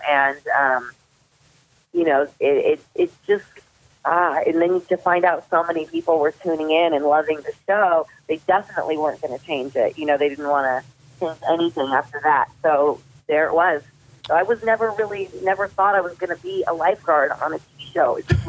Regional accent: Huntington Beach, California, United States; I grew up in Huntington Beach, so I was always been a beach girl.

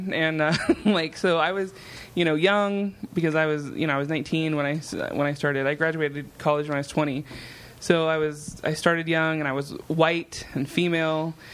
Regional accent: Oregon, United States; I'm from Oregon. I went to college, Portland State.

